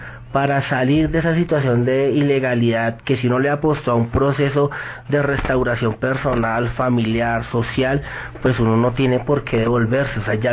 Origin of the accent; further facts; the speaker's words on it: Colombia; de que somos colombianos